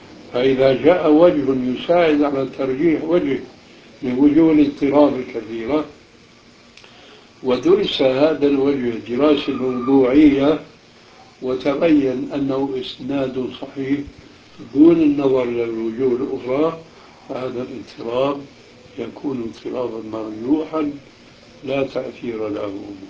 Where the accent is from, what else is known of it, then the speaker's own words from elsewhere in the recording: Aleppo, Aleppo Governorate, Syria; فهو بعرفه أنا من حلب